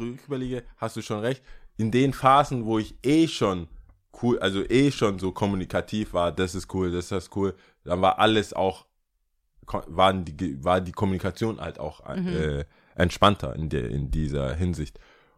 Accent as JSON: {"language": "German", "town": "Stuttgart", "region": "Baden-Württemberg", "country": "Germany", "said": "aber wir sind halt Stuttgarter"}